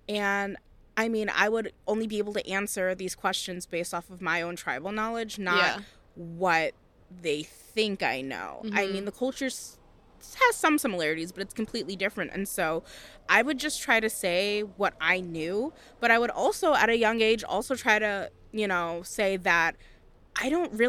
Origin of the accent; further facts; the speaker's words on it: Southwest, United States; So I am from the Southwest, and we are a group of, we are the Pueblo people. So, like, there are different Pueblos in the Southwest